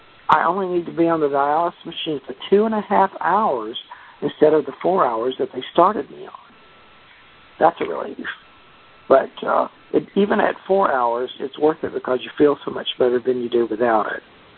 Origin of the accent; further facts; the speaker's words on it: Alabama, United States; I'm from Alabama in the Deep South, where it's really hot right now.